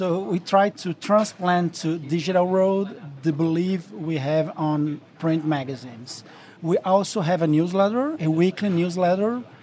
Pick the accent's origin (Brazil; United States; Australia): Brazil; We are from Brazil, so we really like to live summer all over the year.